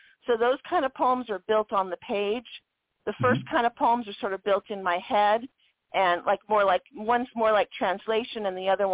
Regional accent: Long Beach, California, United States; I grew up in Long Beach and I spent most afternoons after school at the library.

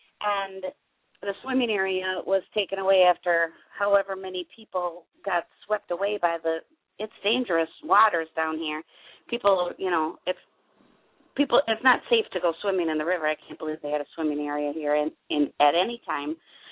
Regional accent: Minnesota, United States; accent: Minnesota; And you might love this with my Minnesota accent, but I always say I'm a boater with no motor.

